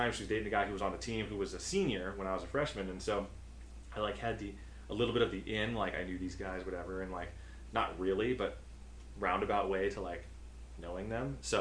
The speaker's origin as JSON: {"language": "English", "town": "Glendale", "region": "California", "country": "United States", "tie": "born or raised there", "said": "I grew up in Glendale, so I'm, you know, about an hour's drive, 45-minute drive out to CLU."}